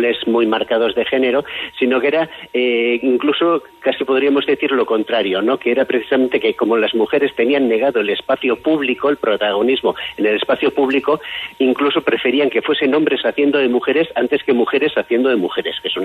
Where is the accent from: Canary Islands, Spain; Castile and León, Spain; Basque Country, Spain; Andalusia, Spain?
Basque Country, Spain; Irún; además yo soy de Irún